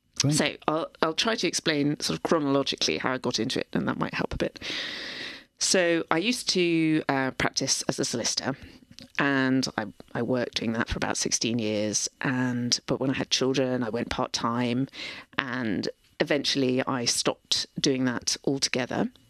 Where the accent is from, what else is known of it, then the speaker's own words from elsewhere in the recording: East of England, United Kingdom; also born or lived in Norfolk; now in Cambridge, United Kingdom; Well, we'd lived there. No, not originally. I'm from Hertfordshire originally.